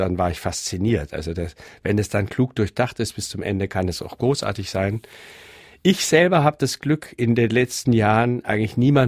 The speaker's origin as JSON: {"language": "German", "town": "Augsburg", "region": "Bavaria", "country": "Germany", "said": "bei mir zu Hause in Augsburg, ich bin Augsburger"}